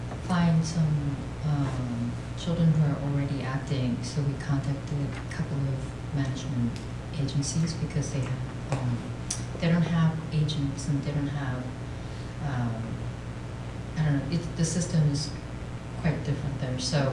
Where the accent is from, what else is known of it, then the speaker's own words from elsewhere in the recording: South Korea; The story is based on my childhood growing up in Korea.